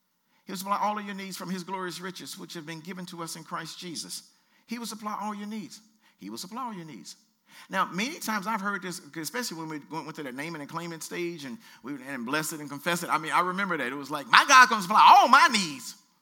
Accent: Louisiana, United States; I'm from Louisiana, okay? And I get up and I start clapping.

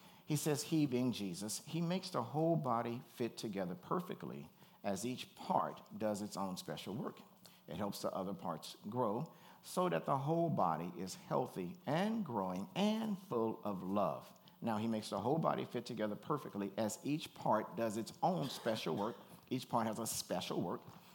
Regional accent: Louisiana, United States; When I was a child, I lived in Louisiana, and of course, at that time in the 60s, it was segregated.

